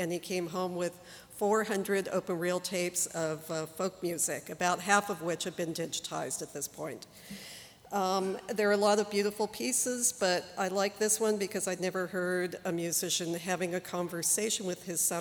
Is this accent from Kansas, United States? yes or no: no; Los Angeles, California, United States; I'm from Los Angeles, and I did not know that the human voice could do that.